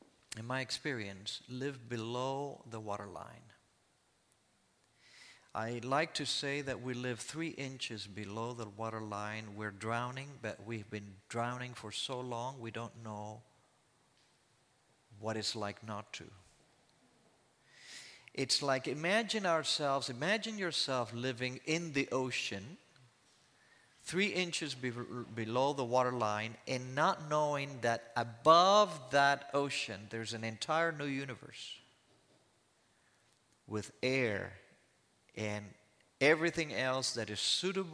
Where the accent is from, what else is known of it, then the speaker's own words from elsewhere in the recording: Michigan, United States; I'm from Michigan, and I'm cold just thinking about what these guys did.